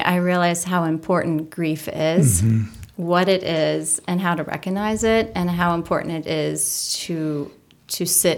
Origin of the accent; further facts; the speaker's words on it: Lititz, Pennsylvania, United States; I grew up here in Lititz, Pennsylvania